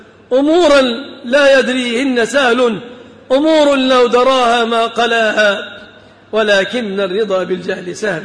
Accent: Egypt; وخاصة نحن كمصريين

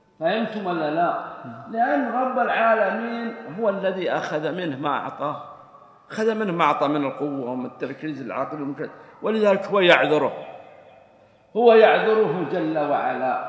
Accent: Saudi Arabia; إحنا الحكومة إذا اشتغل 40 سنة عندنا في السعودية يعطونا راتب كامل،

